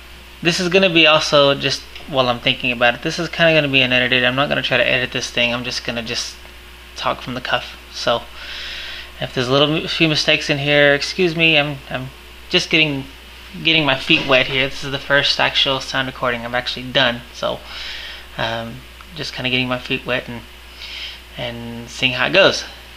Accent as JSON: {"language": "English", "town": "Wichita", "region": "Kansas", "country": "United States", "said": "I'm from Wichita, Kansas."}